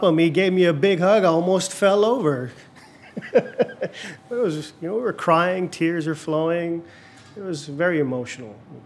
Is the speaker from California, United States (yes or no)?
yes; Sacramento, California, United States; English is a second language; Growing up in South Sacramento in the 80s was a little difficult. I didn't speak any English. I really didn't fit into any groups too well. Even the Indian community that was here, didn't fit in with them either.